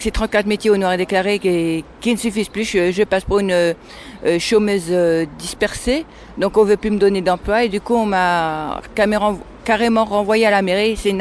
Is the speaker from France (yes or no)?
yes; Strasbourg, Grand Est, France; Donc, je suis de Strasbourg